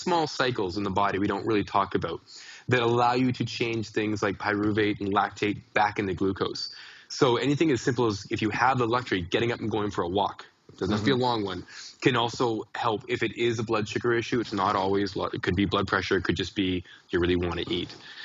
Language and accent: English; Canada; because I'm a Canadian